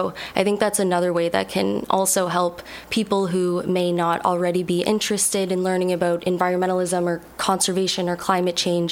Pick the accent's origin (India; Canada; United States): Canada; Halifax, Nova Scotia; So I grew up in Halifax, Nova Scotia, just outside the city. I actually grew up on a lake and kind of a nature environment.